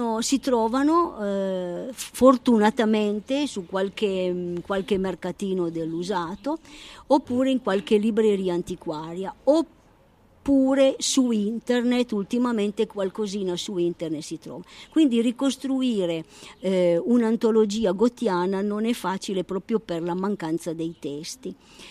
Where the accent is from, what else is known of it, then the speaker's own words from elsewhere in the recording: Montalto Dora, Piedmont, Italy; born there; Ma innanzitutto lui, come me, siamo nati a Montalto d'Oro.